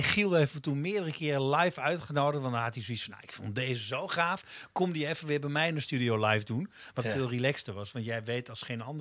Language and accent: Dutch; Wierden, Overijssel, Netherlands; also born or lived in Almelo; ik ben geboren in Almelo en ik heb eigenlijk mijn jeugd doorgebracht in Wierden.